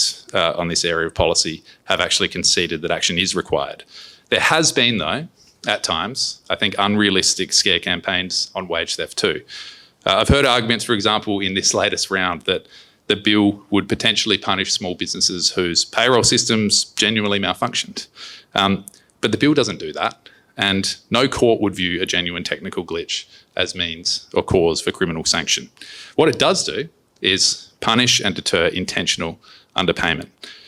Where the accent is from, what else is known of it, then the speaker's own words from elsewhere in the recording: South Australia, Australia; Even my home state of South Australia recorded its lowest unemployment rate ever of just 3.2%.